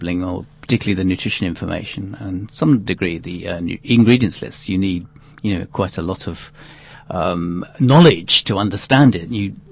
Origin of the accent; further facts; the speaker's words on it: United Kingdom; I think the colours are better, but I'm British.